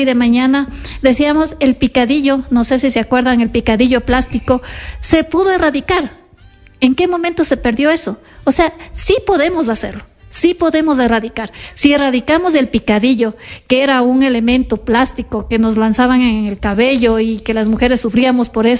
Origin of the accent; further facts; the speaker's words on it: Ecuador; como ecuatorianos nos gusta ser los únicos